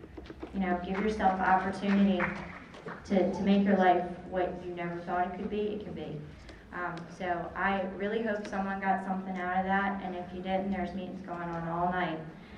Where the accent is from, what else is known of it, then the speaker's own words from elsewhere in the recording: Frederick, Maryland, United States; You know, it's just funny because I grew up in Frederick, I grew up on a farm